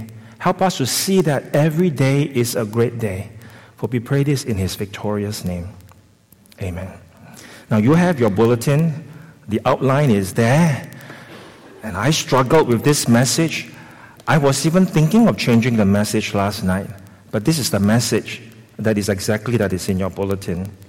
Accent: Singapore; I'm from Singapore. I'm still a Singapore citizen.

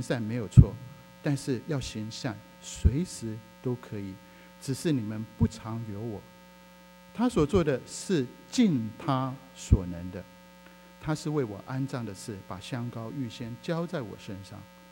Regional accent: China; 我们中国人也常在新闻上看到什么是丑闻

